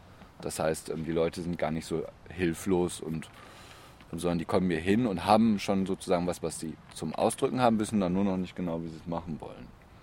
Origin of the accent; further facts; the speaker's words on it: Witten, North Rhine-Westphalia, Germany; ich komme direkt aus Witten.